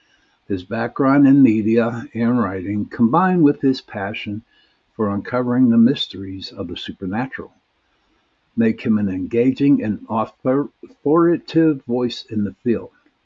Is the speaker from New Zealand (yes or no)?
no; Ireland; Yeah, I got the luck of the Irish. Even though I'm Irish, it's not so lucky all the time.